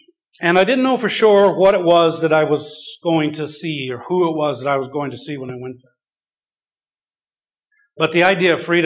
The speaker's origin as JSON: {"language": "English", "region": "Idaho", "country": "United States", "tie": "born or raised there", "said": "but they chose Idaho, my home state, where a lot of my family, most of my family, my immediate family are."}